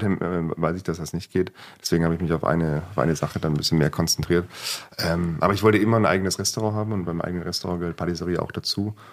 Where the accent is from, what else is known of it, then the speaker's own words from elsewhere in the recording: Baden-Württemberg, Germany; also born or lived in Wangen; Dann ging es in den Hegau in Süddeutschland, nicht weit vom Bodensee. Genau, und dort bin ich im kleinen Dörfchen aufgewachsen, in Weiterding, Hölzing, genau, ein kleines Dorf, damals 800 Einwohner, mittlerweile ja das Dorf bestimmt so ein bisschen mehr.